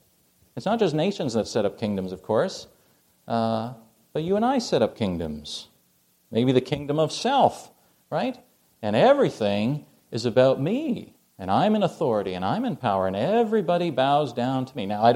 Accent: Canada; When I was growing up in Canada, I'm still Canadian. We're permanent residents, but we're still Canadian.

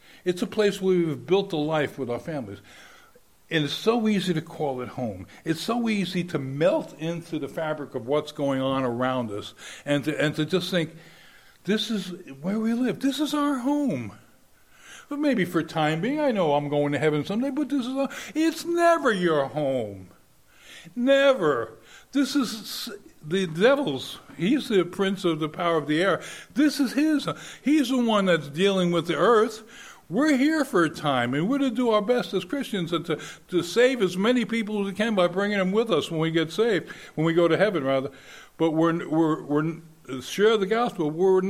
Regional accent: New York, United States; Because I was from New York, in a junkie place, okay? But I went home, because that's where I was from. That was my home.

